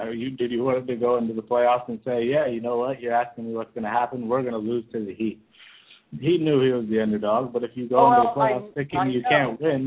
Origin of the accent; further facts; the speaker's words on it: New York, United States; But I grew up in New York. I know what the Knicks do.